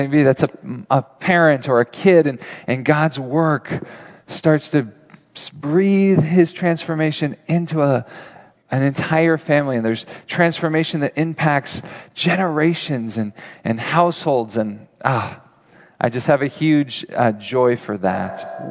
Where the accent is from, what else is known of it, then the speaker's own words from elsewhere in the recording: California, United States; I am a husband. I'm a father. I'm a pastor from Northern California.